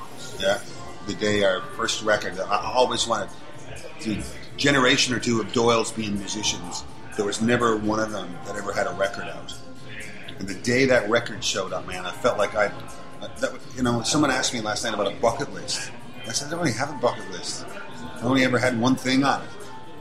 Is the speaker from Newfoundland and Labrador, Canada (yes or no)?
yes; Petty Harbour, Newfoundland and Labrador, Canada; from Petty Harbour always was this very simple thing